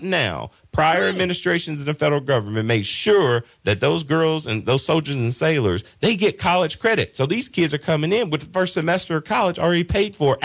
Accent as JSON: {"language": "English", "region": "Louisiana", "country": "United States", "said": "whole family comes from bricklayers, from the brick masons unions, and from the electrician unions, because I'm from Louisiana."}